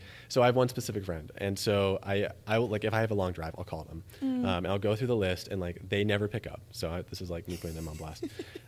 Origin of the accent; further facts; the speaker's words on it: Atlanta, Georgia, United States; So I grew up in Atlanta and I loved the Atlanta Braves as a kid.